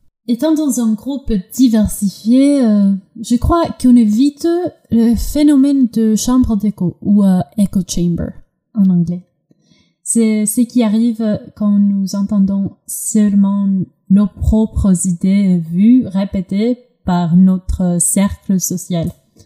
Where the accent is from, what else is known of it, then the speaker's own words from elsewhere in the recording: Greece; j'ai 25 ans et je viens de Grèce.